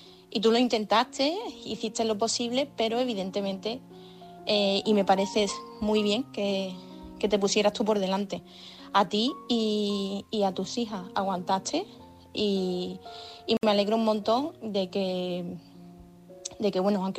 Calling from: Seville, Andalusia, Spain; corresponsal de Sevilla.

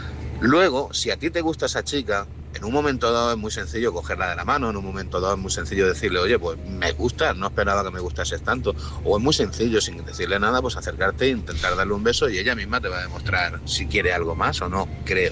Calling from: Murcia, Region of Murcia, Spain; de Murcia.

